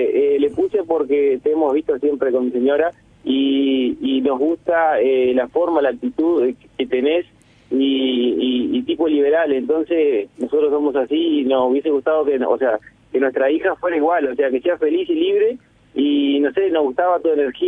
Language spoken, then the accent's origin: Spanish; Trinidad, Flores, Uruguay; De Flores, no, de la ciudad de Trinidad, Flores.